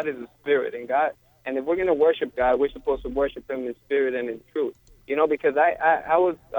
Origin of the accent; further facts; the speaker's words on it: El Salvador; they say that I'm from Central America. I'm from El Salvador, and they say that the original Hebrews were black and my color, like brown